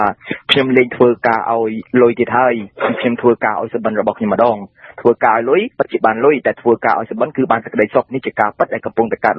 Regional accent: Battambang, Cambodia; born there; ខ្ញុំពិតជាកើតនៅបាត់ដំបងក៏ប៉ុន្តែប្រទេសកម្ពុជាទាំងមូលវាជាស្រុកកំណើតរបស់ខ្ញុំ

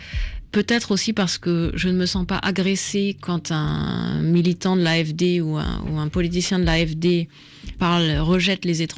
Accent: France; Mais si, je suis française, mais si, moi aussi, comme vous, autant que vous

